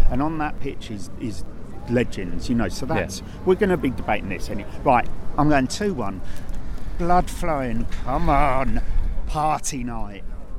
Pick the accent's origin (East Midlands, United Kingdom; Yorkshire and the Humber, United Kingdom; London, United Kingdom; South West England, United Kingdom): London, United Kingdom; accent: Cockney; I'm a Cockney